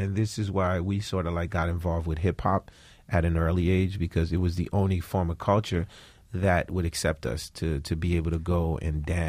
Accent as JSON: {"language": "English", "town": "Le Serre", "region": "Ouest", "country": "Haiti", "tie": "born or raised there", "second_language": "English", "said": "No, I grew up, like, I call it the Hut City, in a place outside of Port-au-Prince called Le Serre. It was very dirt city. I remember candles as electricity. Remember going to school on a donkey, you know, things like that."}